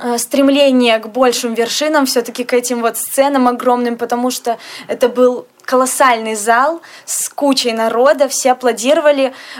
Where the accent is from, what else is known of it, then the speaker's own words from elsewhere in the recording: Grodno, Grodno Region, Belarus; Также удалось пройти конкурс в моем родном городе, Гродно.